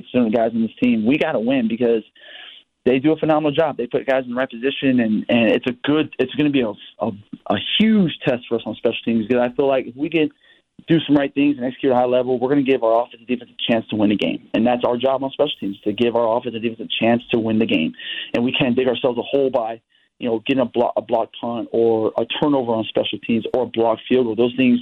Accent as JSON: {"language": "English", "region": "Texas", "country": "United States", "also_born_or_lived": "California / Arizona", "said": "Like, especially out here in the Northeast, and again, Meg, I'm from Texas. I was in California before this. I was in Arizona."}